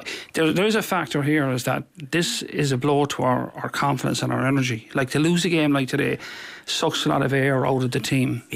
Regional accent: Galway, Connacht, Ireland; From the West, I'm from Galway.

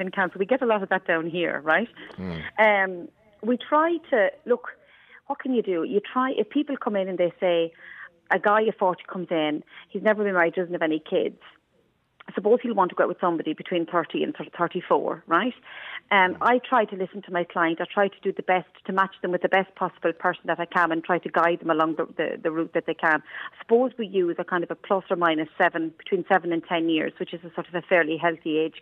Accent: Wexford, Leinster, Ireland; So I grew up in Wexford.

